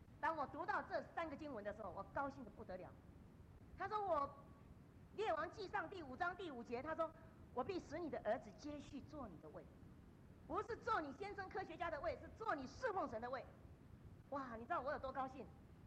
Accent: China; 我们中国人都讲说鱼要有头有尾啊

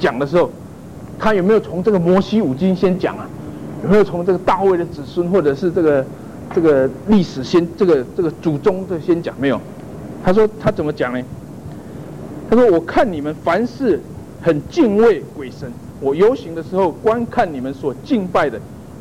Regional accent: Taiwan; 所以你知道我是从台湾来的哈，哦，啊，我对这个大陆的背景哦，实在是一窍不通这样哈

